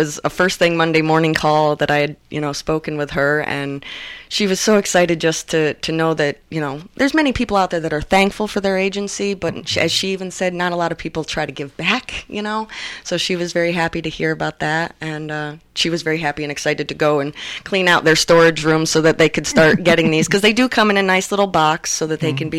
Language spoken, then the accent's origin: English; Oneonta, New York, United States; I was born and raised here in Oneonta. This is my hometown.